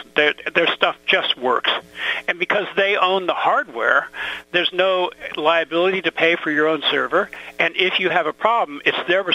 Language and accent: English; United States; excuse me, I am an American, I'm allowed to say this